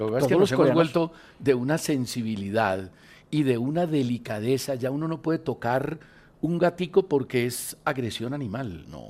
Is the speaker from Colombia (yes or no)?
yes; Colombia; Yo soy colombiano